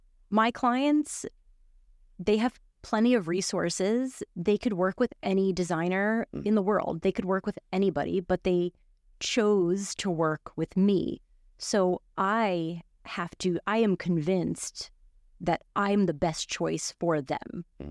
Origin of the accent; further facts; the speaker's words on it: Brooklyn, New York, United States; I grew up in Brooklyn. I grew up in New York.